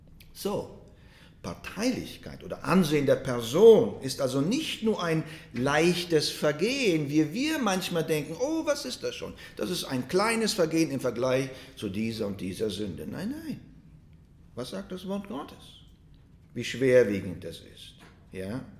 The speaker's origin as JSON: {"language": "German", "country": "Russia", "tie": "born or raised there", "said": "Ich bin trotzdem, dass ich in Russland aufgewachsen bin und trotzdem, dass man dort als Freizeitsport sich gegenseitig verprügelt hat, als Jungs."}